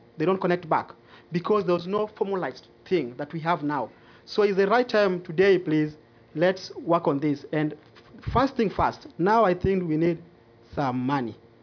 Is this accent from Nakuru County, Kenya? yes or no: no; Kibera, Nairobi, Kenya; Growing up in Kibera, I didn't know anything about America.